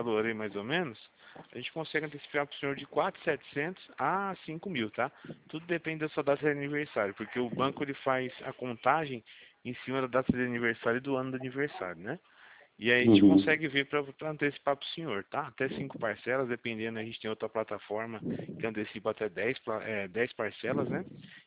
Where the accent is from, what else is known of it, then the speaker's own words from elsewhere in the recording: Campinas, São Paulo, Brazil; sou de Campinas